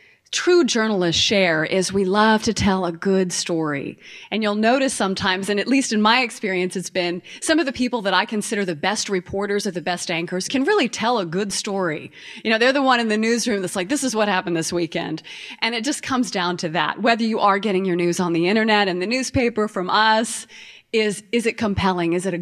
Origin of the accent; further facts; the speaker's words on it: Texas, United States; also born or lived in Portland, Oregon / Greenville, South Carolina; now in Atlanta, United States; Before that, I was in South Carolina for 6 years in Greenville, just up the road, covered the Olympics here in Atlanta, thought I'd never been as hot in my life. And I grew up in West Texas